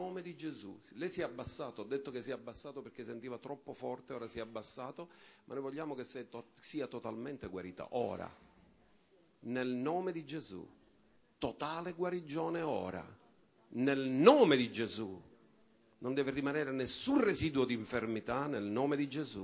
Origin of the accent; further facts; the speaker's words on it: Mistretta, Sicily, Italy; Ero ragazzo e con suo marito loro erano pastori nel mio paese di origine, Mistretta, dove ci sono nato, ci ho abitato.